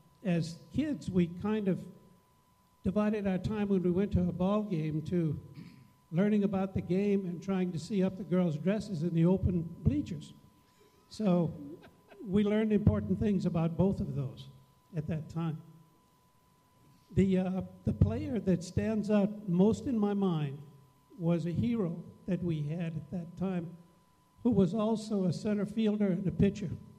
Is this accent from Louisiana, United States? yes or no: yes; New Iberia, Louisiana, United States; born there; I was born in New Iberia in 1938.